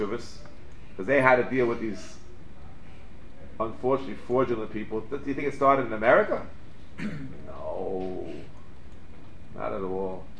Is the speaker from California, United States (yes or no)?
no; New York City, New York, United States; We're not from Morocco. We're from New York City, which is maybe a little, Fez is also pretty cosmopolitan.